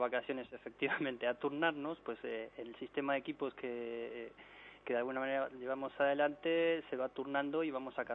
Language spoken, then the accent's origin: Spanish; San Nicolás de los Arroyos, Buenos Aires Province, Argentina; accent: mixed Argentine and Spanish; also born or lived in Rosario; Sí, soy de San Nicolás de los Arroyos, en el norte de la provincia de Buenos Aires, a 60 kilómetros de Rosario, aunque he estudiado arquitectura en Rosar